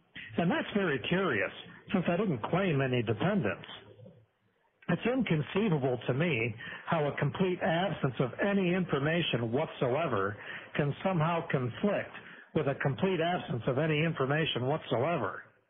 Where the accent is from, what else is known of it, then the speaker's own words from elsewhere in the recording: United States; The fact that I can't proves I'm a product of the American school system.